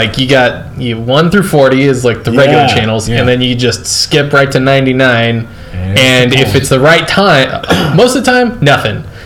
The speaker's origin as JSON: {"language": "English", "town": "Gilroy", "region": "California", "country": "United States", "tie": "born or raised there", "said": "I grew up in Gilroy."}